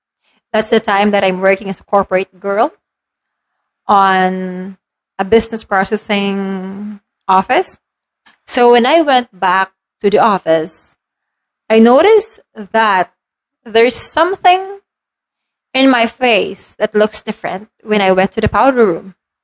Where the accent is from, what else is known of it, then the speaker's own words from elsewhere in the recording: Philippines; I'm a Filipina, you know